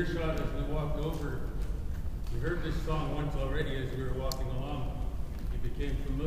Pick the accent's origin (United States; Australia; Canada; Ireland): Canada; Musqueam, British Columbia; Ladies and gentlemen, friends and relatives … I come from the Musqueam village.